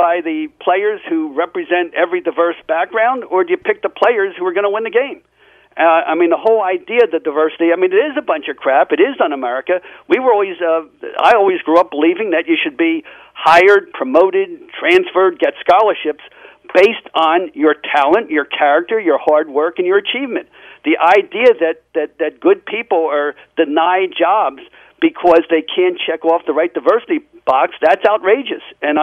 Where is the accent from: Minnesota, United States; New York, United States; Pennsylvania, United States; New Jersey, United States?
New Jersey, United States; Atlantic City; I grew up in Atlantic City. I went through the Atlantic City public schools, mostly black public schools. I'm the grandson of Jews who fled violence and persecution in Eastern Europe.